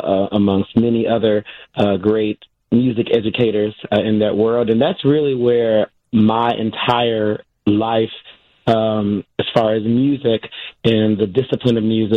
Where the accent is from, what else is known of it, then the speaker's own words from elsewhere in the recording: Chicago, Illinois, United States; also born or lived in Oak Lawn; I'm born and raised in Chicago. First on the West Side, and then, you know, became a Southsider and grew up in Oak Lawn